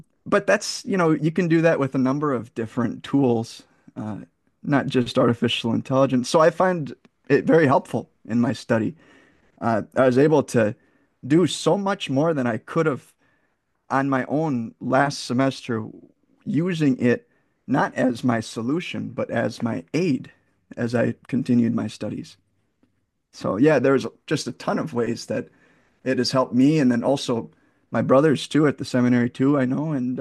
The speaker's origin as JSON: {"language": "English", "town": "Fond du Lac", "region": "Wisconsin", "country": "United States", "tie": "born or raised there", "also_born_or_lived": "Indiana", "said": "I was born in Indiana, but most of my life I spent in Fond du Lac, Wisconsin."}